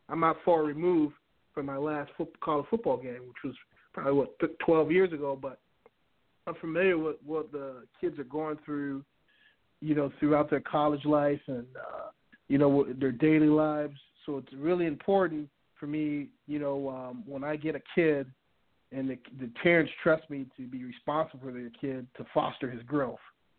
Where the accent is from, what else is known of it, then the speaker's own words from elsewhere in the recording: Florida, United States; especially growing up in Miami-Dade County, and, you know, football in Miami-Dade County, I mean, that's one of the more talent-laden areas in the country